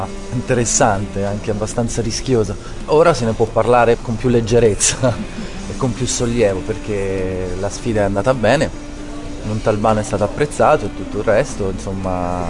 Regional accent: Taranto, Apulia, Italy; Vengo da Taranto, insomma, ormai è chiaro, è chiara la mia aderenza appunto a una provincia industriale, alla realtà siderurgica.

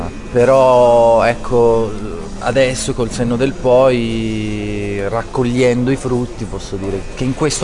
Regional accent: Taranto, Apulia, Italy; Vengo da Taranto, insomma, ormai è chiaro, è chiara la mia aderenza appunto a una provincia industriale, alla realtà siderurgica.

